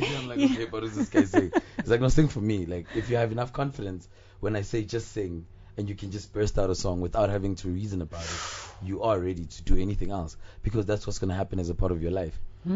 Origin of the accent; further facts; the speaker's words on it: Emalahleni, Mpumalanga, South Africa; because I come from Witbank, Emalahleni, which has been known to be a very dirty city, and it's very polluted.